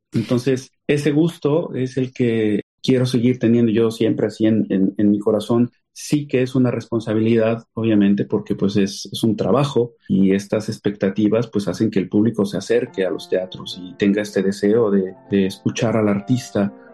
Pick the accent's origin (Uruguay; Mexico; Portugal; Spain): Mexico; como mexicanos también, yo creo que también tenemos esta cultura de compartirnos a través de la comida